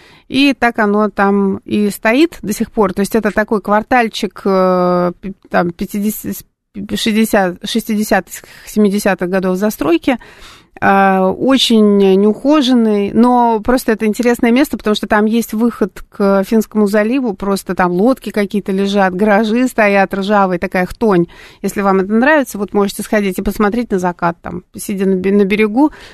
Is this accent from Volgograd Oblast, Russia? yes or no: no; Saint Petersburg, Russia; born there; А я родился на Канонерских островах. Там роддом есть.